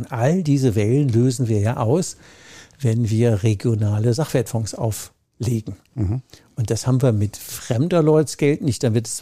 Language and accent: German; Rhineland-Palatinate, Germany; Ich komme ja aus der Südpfalz